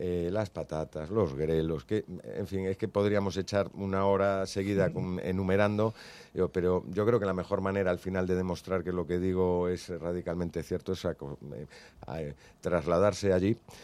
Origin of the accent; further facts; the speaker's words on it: A Coruña, Galicia, Spain; junto al campo de mi tierra, de La Coruña